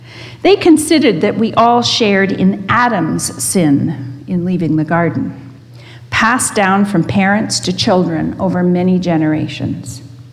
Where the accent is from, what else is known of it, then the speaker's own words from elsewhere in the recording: Burlington, Ontario, Canada; moved away as an adult; now in Toronto, Canada; I grew up in Burlington and attended Wellington Square United Church. When I moved to Toronto to go to university, I attended Metropolitan United Church